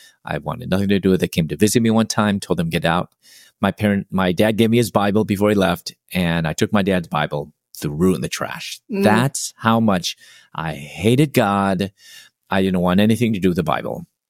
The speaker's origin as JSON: {"language": "English", "town": "Chicago", "region": "Illinois", "country": "United States", "said": "I'm originally from Chicago."}